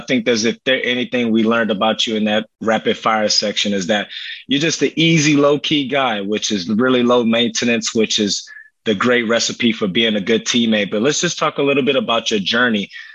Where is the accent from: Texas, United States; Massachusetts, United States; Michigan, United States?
Texas, United States; Houston; And you ended up taking your talents to my hometown, Houston, Texas, at Sam Houston State University.